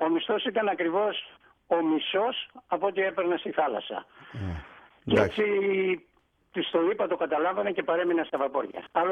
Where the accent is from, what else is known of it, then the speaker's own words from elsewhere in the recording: Serifos, South Aegean, Greece; Ναι, κατάγομαι από τη Σέριφο, ένα πανέμορφο νησί.